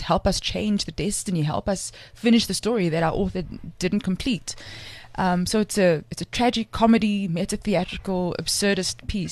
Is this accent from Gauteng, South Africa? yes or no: no; Cape Town, Western Cape, South Africa; I grew up in a place called Strandfontein, which is part of the greater Mitchells Plain area in Cape Town.